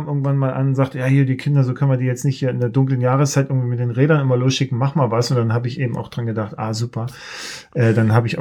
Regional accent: Wurzen, Saxony, Germany; Nee, Wurzen passt schon.

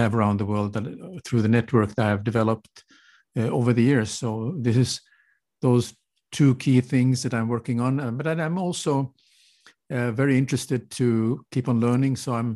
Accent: Helsinki, Uusimaa, Finland; English is a second language; Yes, well, I'm from Helsinki, Finland

